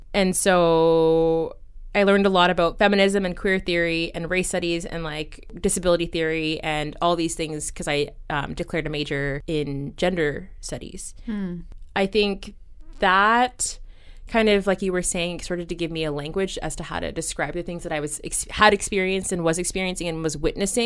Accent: Vancouver, British Columbia, Canada; So I grew up black in Vancouver, and from a young age became really aware of the fact that there's not many black people in the city who look like me or my family. And then I also grew up in the church from like age 6.

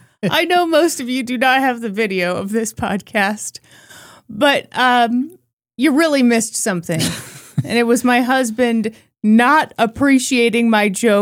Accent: United States; I loved Hamilton, obviously, because I'm an American.

